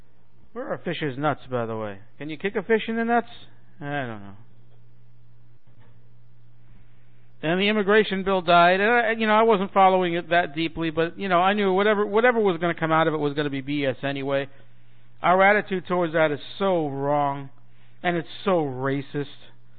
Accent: Brooklyn, New York, United States; it's not the same as the sausage that I grew up with in New York City, in Brooklyn, when we had the Italian festivals.

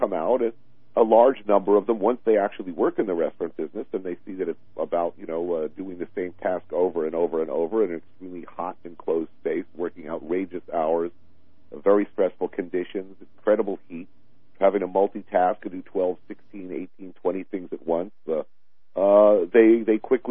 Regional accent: New York, United States

